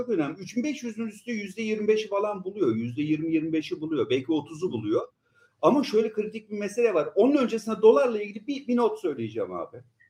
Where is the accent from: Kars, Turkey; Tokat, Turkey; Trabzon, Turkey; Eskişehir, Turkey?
Eskişehir, Turkey; Ben Eskişehirliyim abi bak. Eskişehir, Ankara, Konya. Benim büyüdüğüm zamanı söylüyorum. Ben böyle şehrin dışında bir yerde yaşıyordum. Önümüz buğday tarlasından geçilmezdi. Yani biz buğday tarlalarının arasında oynayarak büyüdük.